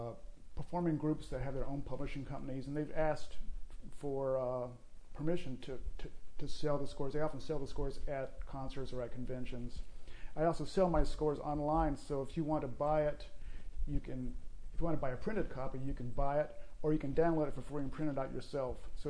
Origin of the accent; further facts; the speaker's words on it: New Orleans, Louisiana, United States; Well, growing up in New Orleans and experiencing rock music and blues music, I was accustomed to having music be a visceral experience